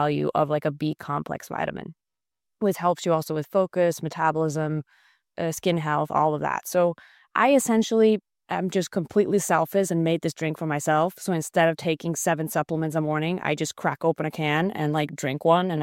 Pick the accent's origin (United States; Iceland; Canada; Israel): Iceland; being a European, like I'm originally from Iceland, born and raised, an Icelander running an American company